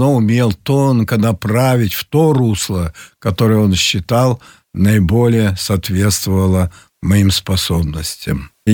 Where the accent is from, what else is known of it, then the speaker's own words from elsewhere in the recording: Petropavl, North Kazakhstan Region, Kazakhstan; А когда оказались в моем родном городе Петропавловске, в Казахстане, там голодно было, тяжело, мы уехали в колхоз